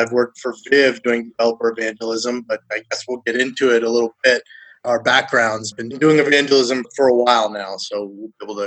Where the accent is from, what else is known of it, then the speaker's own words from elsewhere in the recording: San Francisco, California, United States; So I was born in San Francisco. I've lived here my entire life in the Bay Area.